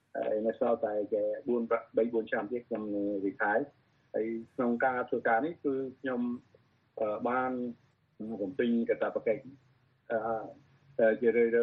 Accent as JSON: {"language": "Khmer", "region": "Battambang", "country": "Cambodia", "said": "ខ្ញុំអ្នកបាត់ដំបង"}